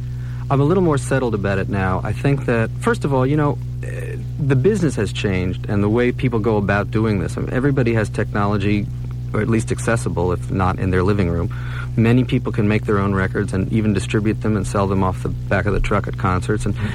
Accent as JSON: {"language": "English", "town": "New York City", "region": "New York", "country": "United States", "tie": "born or raised there", "said": "In New York. I grew up in the Bronx."}